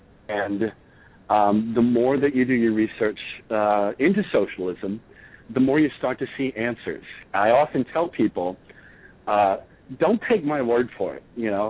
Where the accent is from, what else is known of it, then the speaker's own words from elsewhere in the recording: Reading, Pennsylvania, United States; I was raised outside of Reading, Pennsylvania, and Reading is just a textbook example of everything that's wrong with capitalism.